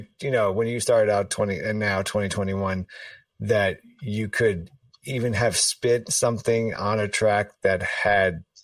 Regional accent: New York City, New York, United States; I grew up, you know, I'm a kid from Washington Heights.

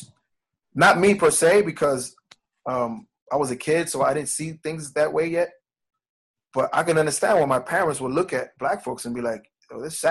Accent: New York City, New York, United States; I was raised uptown in Harlem, Riverside 137th.

